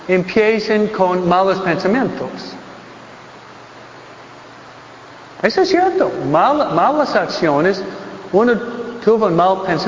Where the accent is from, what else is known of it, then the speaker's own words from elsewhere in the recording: New York, United States; Spanish is a second language; de donde yo fui criado en New York. New York, Nueva York.